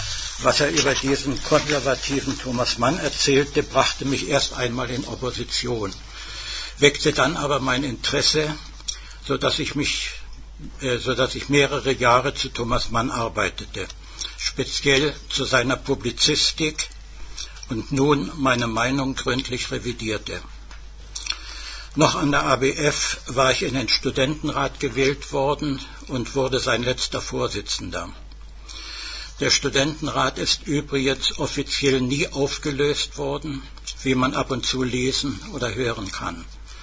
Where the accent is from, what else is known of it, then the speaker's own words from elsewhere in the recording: Wrocław, Lower Silesian Voivodeship, Poland; born there; 1929 wurde ich in Breslau geboren, also in Polen, wie ich kürzlich zu meinem Erstaunen erfuhr